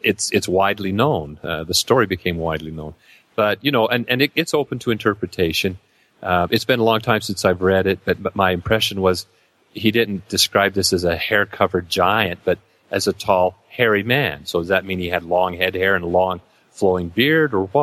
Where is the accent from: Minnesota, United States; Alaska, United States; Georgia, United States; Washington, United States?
Washington, United States; Spokane; I grew up in the Pacific Northwest, and so I was aware of some of the stories about Sasquatch from British Columbia and Bigfoot and so on. And I was living in Spokane, Washington as a youngster, about age 11